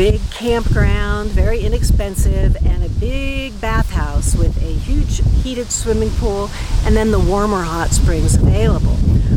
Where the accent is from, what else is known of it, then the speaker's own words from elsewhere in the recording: Sisters, Oregon, United States; from Sisters, Oregon.